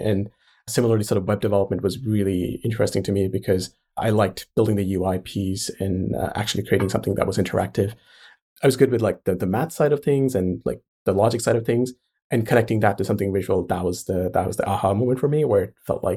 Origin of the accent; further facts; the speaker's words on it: India; I grew up in India, so I wasn't aware of design as an option